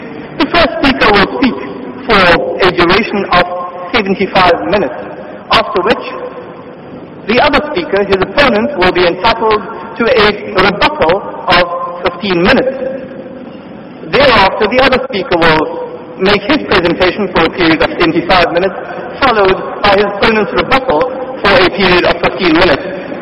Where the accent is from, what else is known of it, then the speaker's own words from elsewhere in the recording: South Africa; I'm a lawyer from South Africa